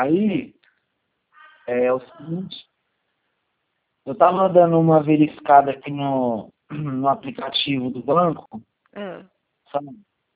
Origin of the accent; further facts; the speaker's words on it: Ribeirão Preto, São Paulo, Brazil; eu sou daqui de Ribeirão Preto.